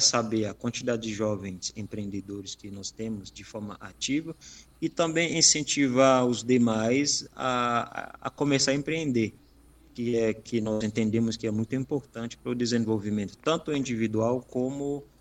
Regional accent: Haiti; moved away; eu saí do Haiti em 2010, logo depois de um grande terremoto que destruiu o país. Na época, eu morava na capital do país

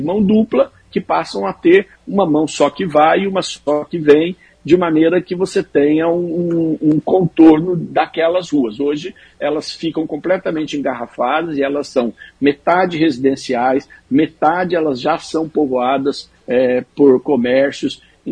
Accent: Maringá, Paraná, Brazil; born there; eu que tenho nasci em Maringá e uma ligação muito grande com esses bairros

